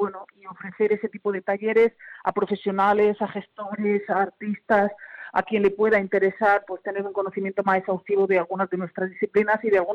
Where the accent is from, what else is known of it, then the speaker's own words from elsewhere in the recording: Granada, Andalusia, Spain; nos cambió la vida, nos cambió muchas cosas y nos marcó como granadinos